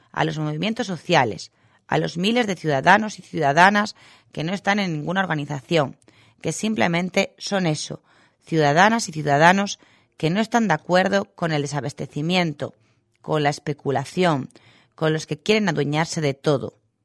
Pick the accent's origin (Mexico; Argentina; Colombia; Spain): Argentina; Ese es el deber que siempre cumpliré como argentina por sobre todas las cosas